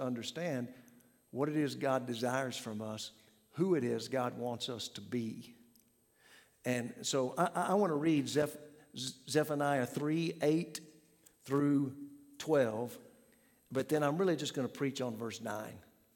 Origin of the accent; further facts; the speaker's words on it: Pawhuska, Oklahoma, United States; I mentioned to you earlier that I grew up in Pawhuska, which is the county seat of Osage County, which is big grassland